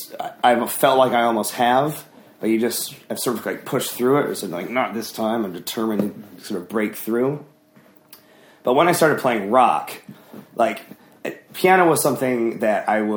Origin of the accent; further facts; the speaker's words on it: Michigan, United States; and most of my life I grew up living in Michigan, and the piano that I learned how to play on and my dad are still there and still in the same house.